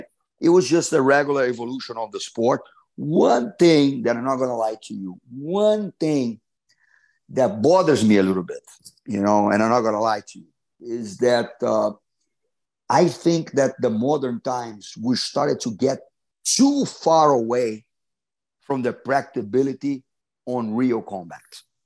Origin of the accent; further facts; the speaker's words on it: Rio de Janeiro, Brazil; because I was always from the South Zone of Rio